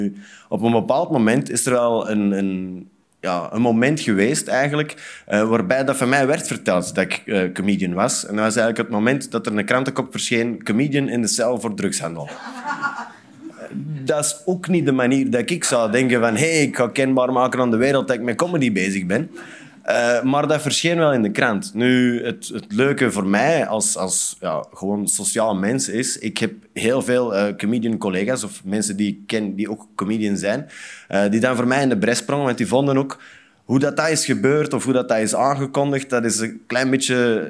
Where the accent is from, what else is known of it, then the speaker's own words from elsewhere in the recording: Zwijndrecht, Antwerp, Belgium; now in Antwerp, Belgium; ik woon wel in Antwerpen, maar ik ben niet echt van Antwerpen. Ik kom eigenlijk van Zwijndrecht.